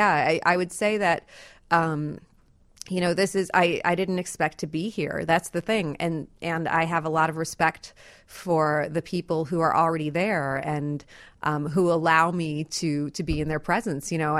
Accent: Elmwood Park, Illinois, United States; I grew up in Elmwood Park. So, I mean, that is like about a Chicago, right?

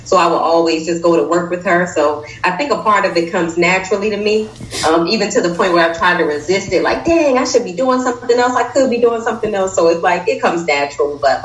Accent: Baltimore, Maryland, United States; now in Chicago, United States; I'm not actually. I'm from Baltimore.

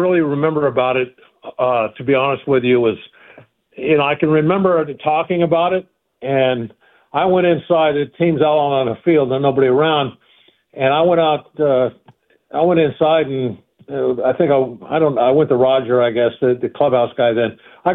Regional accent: California, United States; I was still in high school and I was growing up in California.

